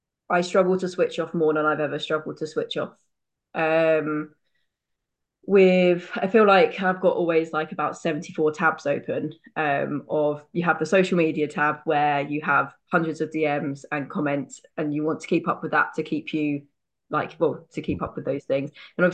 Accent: United Kingdom; but we're British, so we can obviously deal with that.

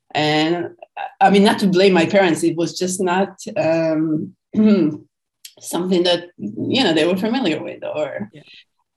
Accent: Israel; I grew up in Israel, and I think the context is a little bit is important, actually, because I grew up in a religious home

